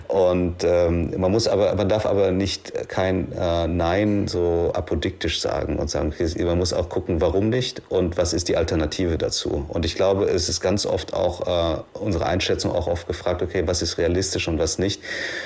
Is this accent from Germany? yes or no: no; Philippines; Ich habe meine Kindheit auf den Philippinen verbracht. Das ist katholischer geht's nicht.